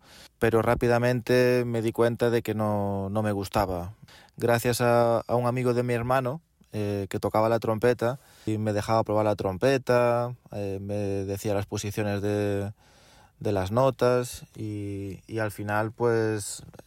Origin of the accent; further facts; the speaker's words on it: Meaño, Galicia, Spain; en la banda de mi pueblo, en Meaño, un pueblecito de Galicia